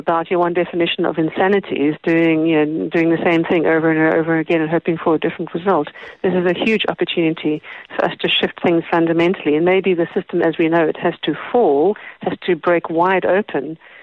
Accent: South Africa; I was living in the States for a couple of years and doing my tracking training, following footprints in the sand. But because I grew up here in South Africa

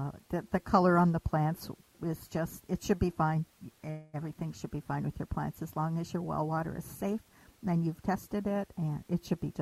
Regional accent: Virginia, United States; Up in Virginia.

